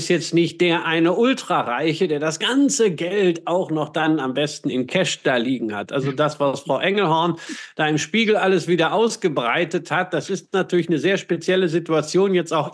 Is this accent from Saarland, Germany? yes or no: no; North Rhine-Westphalia, Germany; ich bin am Ostrand des Ruhrgebiets aufgewachsen